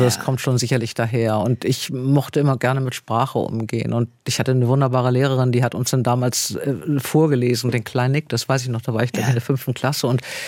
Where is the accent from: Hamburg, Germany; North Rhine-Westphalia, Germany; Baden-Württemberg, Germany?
Hamburg, Germany; now in Bad Neuenahr-Ahrweiler, Germany; waren wir gerade aus einem Vorort von Hamburg nach Bad Neuenahr-Ahrweiler gezogen, also ins Rheinland. Ja. Ich bin wirklich sehr norddeutsch.